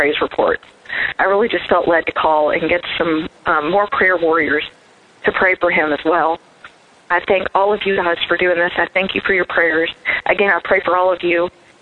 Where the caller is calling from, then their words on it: Tennessee, United States; I'm calling from Tennessee.